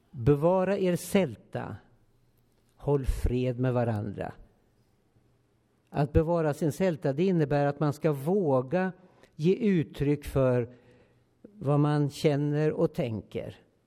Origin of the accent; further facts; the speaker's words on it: Linköping, Östergötland, Sweden; Jag är uppvuxen i Linköping